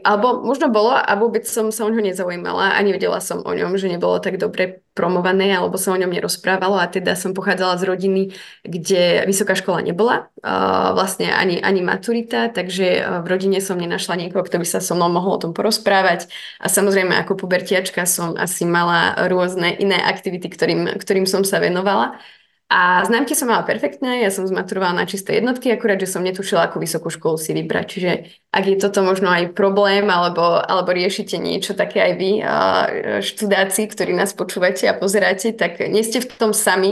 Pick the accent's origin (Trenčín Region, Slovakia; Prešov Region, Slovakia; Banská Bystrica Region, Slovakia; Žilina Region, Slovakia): Prešov Region, Slovakia; Bajerov; v dedinke Bajerov, kde som sa narodila, odkiaľ pochádzam